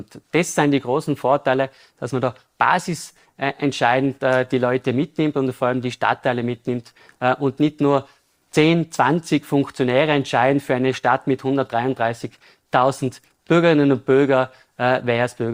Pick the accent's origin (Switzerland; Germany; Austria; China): Austria; Innsbruck, Tyrol; war Ringkämpfer beim AC Vollkraft Innsbruck, wo ich groß geworden bin.